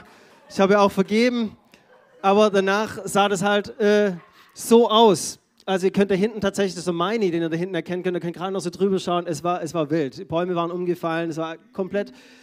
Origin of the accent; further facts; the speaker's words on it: Baden-Württemberg, Germany; ich komme ja aus dem Schwäbischen und da gibt es Baumstückler.